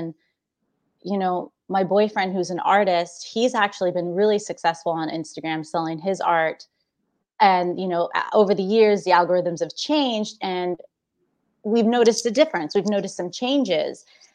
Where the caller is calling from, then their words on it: San Jose, California, United States; I'm in San Jose, California, so South Bay.